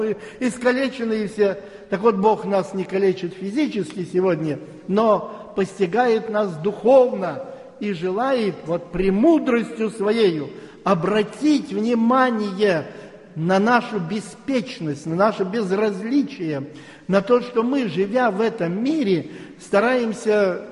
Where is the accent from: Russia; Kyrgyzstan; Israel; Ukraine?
Russia; я говорю, я россиянин, и там я ничем не обладаю, в России абсолютно.